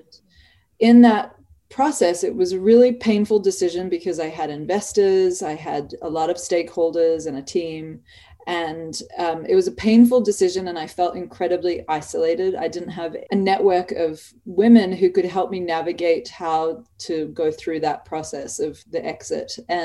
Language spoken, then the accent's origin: English; Australia; You can hear from my accent, I'm Australian.